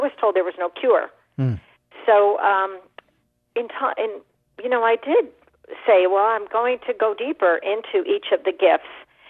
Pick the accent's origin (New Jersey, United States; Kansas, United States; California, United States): New Jersey, United States; as a child I didn't like mud, but I loved the sand, and I grew up near the New Jersey shore.